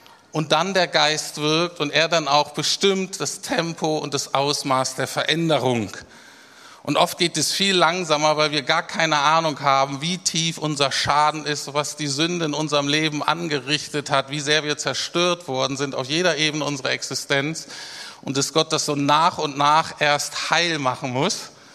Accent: Bremen, Germany; wie ich aufgewachsen bin als guter Norddeutscher, ich bin Bremer und nicht so wie in Berlin, ne, wo man, in Bremen sind fast alle Werder-Fans.

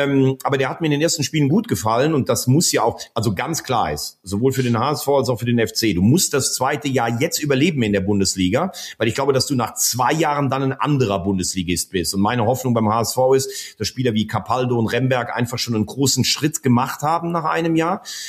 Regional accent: Rhineland, Germany; born there; Ich bin ja eh im Rheinland geboren.

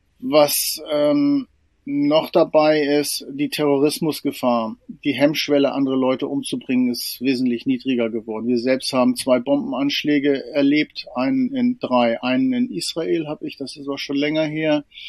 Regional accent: Lower Saxony, Germany; Ich bin auf dem Land groß geworden, in einem kleinen Dorf in der Nähe von Spiekeroog-Neufeld an der Nordseeküste.

